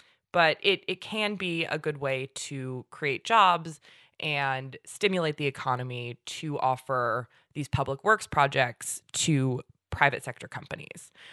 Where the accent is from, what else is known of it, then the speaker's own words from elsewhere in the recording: California, United States; this week's winner is Dianne freaking Feinstein. Holy shit, I am proud of my home state senator.